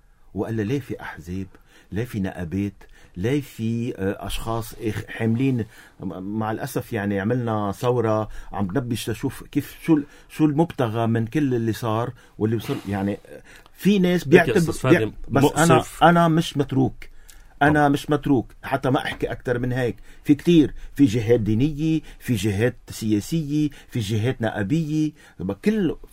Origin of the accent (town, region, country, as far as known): Lebanon